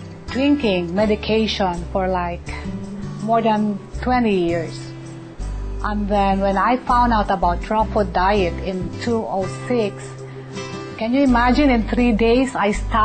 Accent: Manila, Metro Manila, Philippines; and I'm from Manila, Philippines.

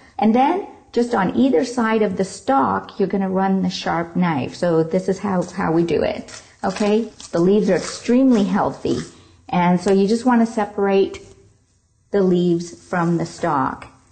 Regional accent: Toronto, Ontario, Canada; from Toronto, Canada.

